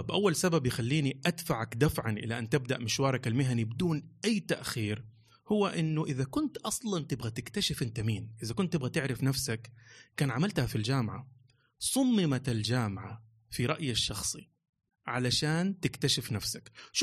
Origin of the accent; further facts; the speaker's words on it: Jeddah, Makkah Province, Saudi Arabia; فرجعت إلى مدينتي، مدينة جدة، يوم الثلاثاء